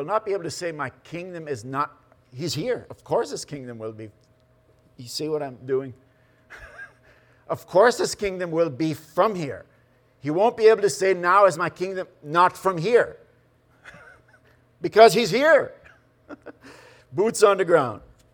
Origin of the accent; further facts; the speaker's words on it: Canada; now in Finland; I'm not a Finn. I'm a Canadian. I don't vote in their elections.